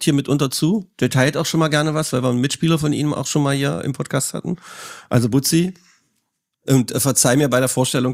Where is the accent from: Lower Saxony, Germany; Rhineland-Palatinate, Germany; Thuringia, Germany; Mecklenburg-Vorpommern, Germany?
Thuringia, Germany; Erfurt; Als Erfurter darf man Jena nicht gut finden.